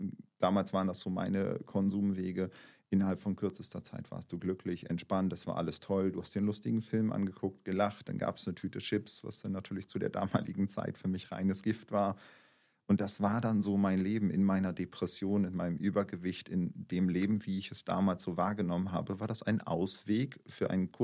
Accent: Bremen, Germany; Also ich bin aufgewachsen in Bremen, das war halt ein ganz anderes Pflaster.

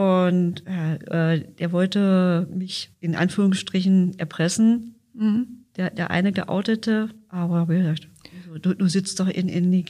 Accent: Germany; ich komme aus Deutschland und ich möchte gerne auf Deutsch die Unterhaltung haben.

